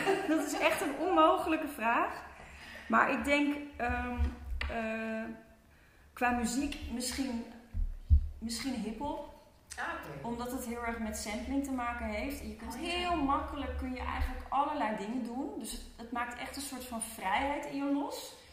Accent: Lelystad, Flevoland, Netherlands; ik ben geboren en getogen in Lelystad.

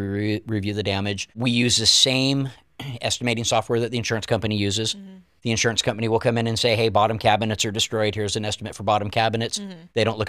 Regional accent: California, United States; I'm from California. I make my own Mexican food.

